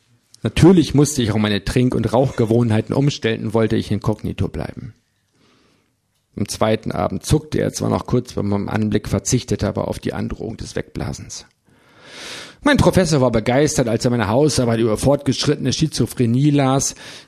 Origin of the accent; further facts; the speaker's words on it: Oldenburg, Lower Saxony, Germany; Als Oldenburger wäre ich auch gerne Anhänger von 96 oder St. Pauli.